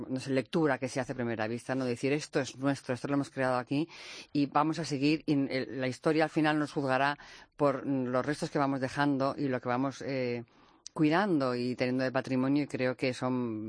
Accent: Madrid, Community of Madrid, Spain; Nos hace falta tener ahora orgullo como españoles, como ciudadanos de Madrid

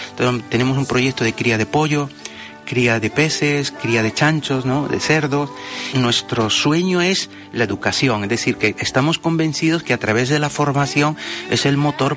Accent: Córdoba, Andalusia, Spain; moved away as an adult; now in Ecuador; Me fui muy joven, a los 20 y tantos me fui allá y realmente vivo allá y soy español, cordobés, pero me siento también un ecuatoriano más

